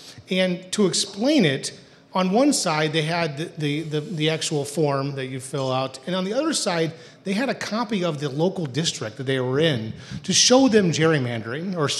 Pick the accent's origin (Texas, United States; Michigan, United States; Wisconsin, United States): Michigan, United States; Chelsea; in my hometown is Chelsea, I was at the Chelsea Parade in August